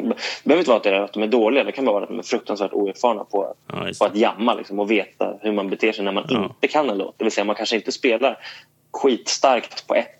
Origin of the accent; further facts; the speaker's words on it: Sweden; hej, jag är en svensk gitarrist som är här.